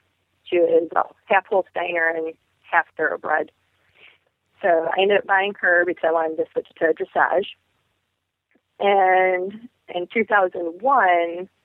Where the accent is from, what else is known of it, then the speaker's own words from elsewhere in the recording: Michigan, United States; I actually grew up in a suburb of Detroit, and I didn't own my first horse until I was 16.